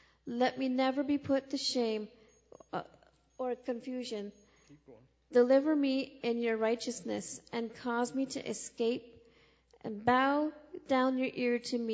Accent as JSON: {"language": "English", "town": "Brantford", "region": "Ontario", "country": "Canada", "tie": "born or raised there", "said": "I grew up on Brantford, Ontario Reserve, with two sisters and two brothers in a dysfunctional home."}